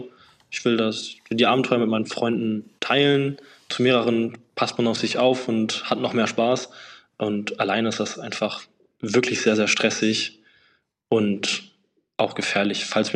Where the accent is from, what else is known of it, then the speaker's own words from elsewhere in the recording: Hamburg, Germany; Irgendwann wurde mir in Hamburg, wo ich groß geworden bin, das zu langweilig